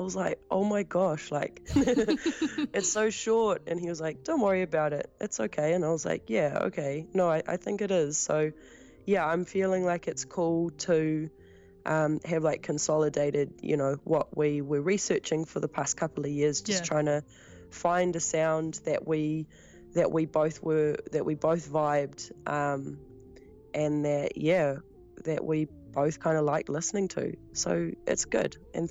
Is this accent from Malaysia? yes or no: no; New Zealand; like I feel like solidly like I'm from this whenua